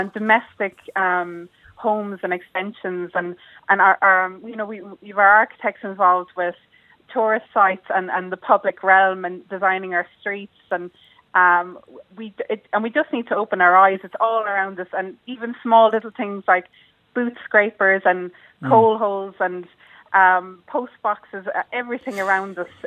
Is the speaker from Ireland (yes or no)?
yes; Limerick, Munster, Ireland; And then also, like I'm from Limerick, so we're Jordan City, and it's just beautiful and how geometric the city's laid out